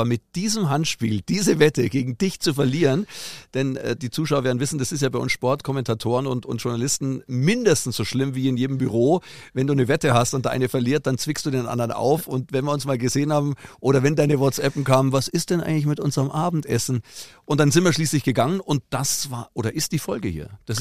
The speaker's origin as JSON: {"language": "German", "town": "Munich", "region": "Bavaria", "country": "Germany", "tie": "born or raised there", "said": "Ich bin ein Münchner Kindl. Ich bin tatsächlich mitten in München geboren, in Gern und bin groß geworden dann."}